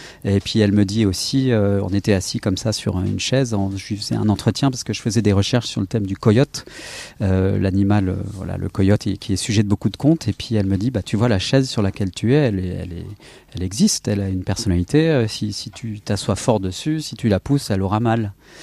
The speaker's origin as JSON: {"language": "French", "country": "France", "tie": "born there", "said": "mes parents sont des États-Unis. Donc, je suis né en France, mais mes parents sont américains. Donc, c'est mon pays aussi."}